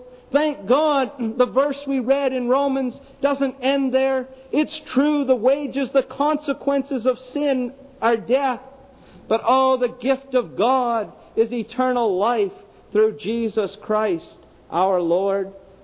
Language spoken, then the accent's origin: English; Smiths Falls, Ontario, Canada; my hometown of Smiths Falls some years ago. We live on the Rideau River, and it's quite a resort area, quite an area for boating and the Rideau Waterway and so on.